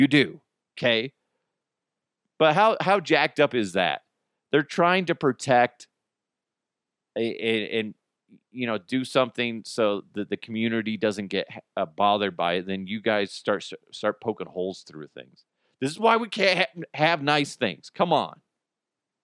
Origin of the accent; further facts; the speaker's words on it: United States; Let's be honest, it's probably us Americans